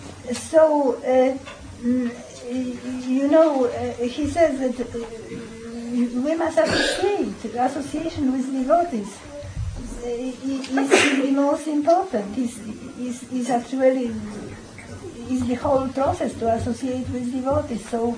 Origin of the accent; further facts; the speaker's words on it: Poland; born there; English is a second language; I was born in Poland.